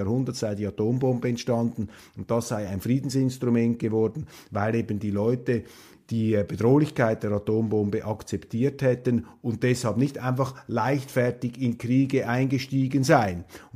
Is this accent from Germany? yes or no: no; Switzerland; Aber bei mir löst das etwas anderes aus als Schweizer.